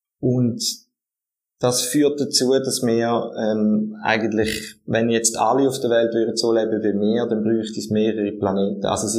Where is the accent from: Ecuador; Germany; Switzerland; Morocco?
Switzerland; Ich denke, als Schweizerin und Schweizer sicher schon, ja.